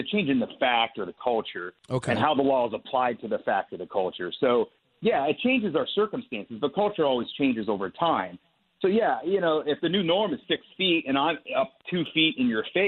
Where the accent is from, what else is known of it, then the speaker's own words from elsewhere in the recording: Ohio, United States; but at least in my home state of Ohio